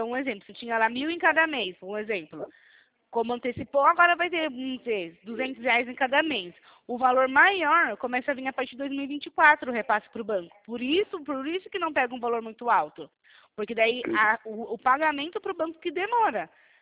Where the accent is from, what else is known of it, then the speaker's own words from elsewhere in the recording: Sorocaba, São Paulo, Brazil; Eu sou de Sorocaba.